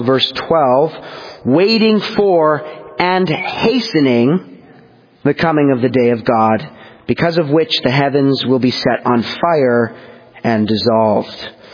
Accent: Canada; When I was a young boy growing up in Canada, I played

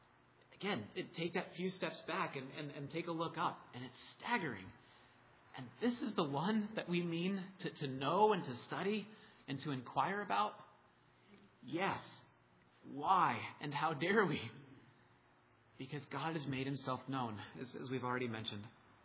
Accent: Massachusetts, United States; I'm from Massachusetts, and my sports loyalties lay there.

